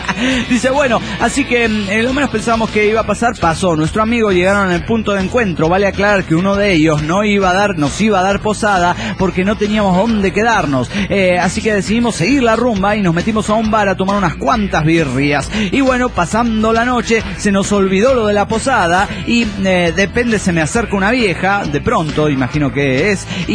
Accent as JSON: {"language": "Spanish", "town": "Bucaramanga", "region": "Santander", "country": "Colombia", "said": "de Bucaramanga, Locombia."}